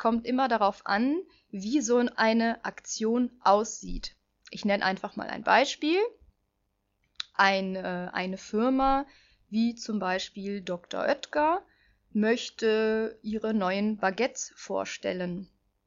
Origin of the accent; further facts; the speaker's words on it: Düsseldorf, North Rhine-Westphalia, Germany; now in France; Ja, ich komme aus Düsseldorf und ich arbeite als Assistentin an einem College und an einem Lycée in der Nähe von Paris.